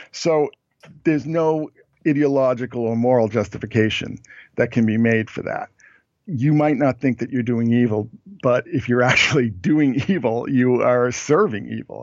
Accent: Boston, Massachusetts, United States; I mean, I'm from the Boston area. I grew up in the 70s.

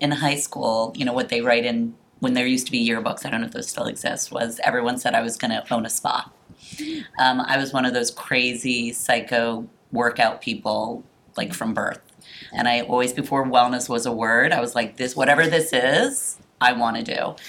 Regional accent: Washington, District of Columbia, United States; I grew up in Washington, D.C., and we were consulting for the D.C. government, actually.

